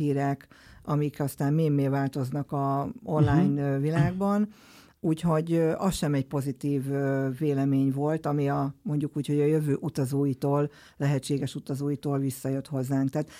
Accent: Miskolc, Borsod-Abaúj-Zemplén, Hungary; igen, én Tőzsőkeres miskolci vagyok

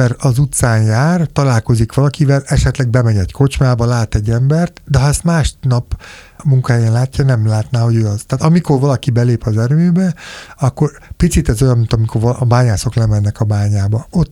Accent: Paks, Tolna, Hungary; Hát én őspaksi vagyok, tehát én ott születtem, több száz évre Paks, és még emlékszem gyerekkoromban, mikor megérkezett az atomerőmű, meg 72-ben születtem

